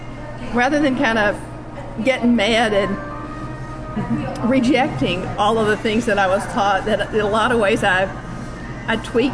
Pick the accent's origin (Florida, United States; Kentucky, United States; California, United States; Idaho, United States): Kentucky, United States; Somerset; also born or lived in Owensboro; I was actually born in Owensboro, Kentucky, but most of the story from my childhood is set in Somerset, Kentucky, a little town in the foothills of the Appalachian Mountains.